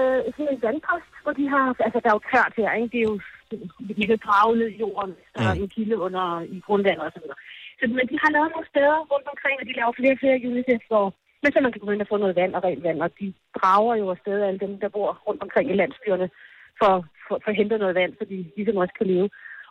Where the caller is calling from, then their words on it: Bukrum, Ethiopia; Godmorgen, jeg er direkte fra Bukrum.